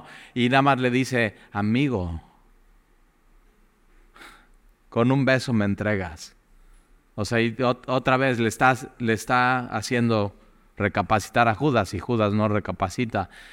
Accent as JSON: {"language": "Spanish", "country": "Mexico", "said": "Y eso nos arde como mexicanos"}